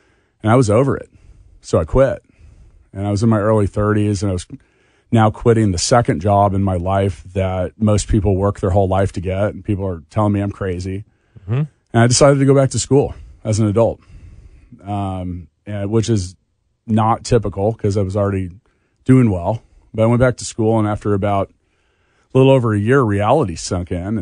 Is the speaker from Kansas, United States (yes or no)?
yes; Leawood, Kansas, United States; And well, I grew up in Leawood, mm-hmm. where they very much will tell you, hey, if you don't go to college, you're not going to make it